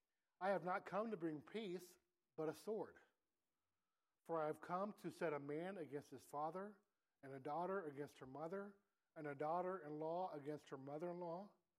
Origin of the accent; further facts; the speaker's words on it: Decatur, Illinois, United States; now in Milford, United States; We moved from Decatur, Illinois, and came to Milford, Ohio, and for, it was close to a year that my grandparents did not speak to us.